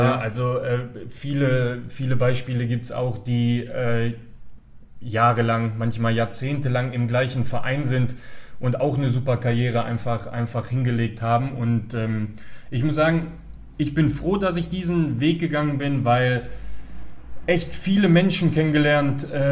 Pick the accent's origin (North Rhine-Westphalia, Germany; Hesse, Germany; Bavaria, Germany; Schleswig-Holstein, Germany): North Rhine-Westphalia, Germany; Gladbeck; born there; Also ich bin in Gladbeck geboren